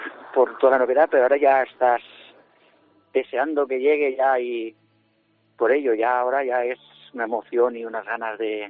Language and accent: Spanish; Castellón, Valencian Community, Spain; tanto yo, mi mujer como mi hija, pues somos de Castellón y somos de la Virgen de Lledó también.